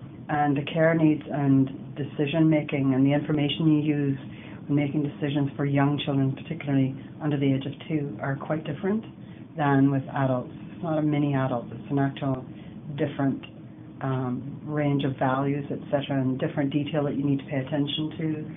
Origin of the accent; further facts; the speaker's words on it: United Kingdom; I'm a nurse from the United Kingdom.